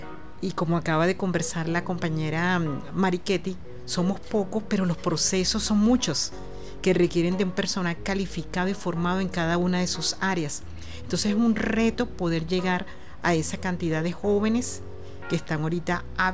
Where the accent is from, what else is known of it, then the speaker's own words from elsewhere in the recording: Venezuela; el patrimonio de cada uno de todos nosotros como venezolanos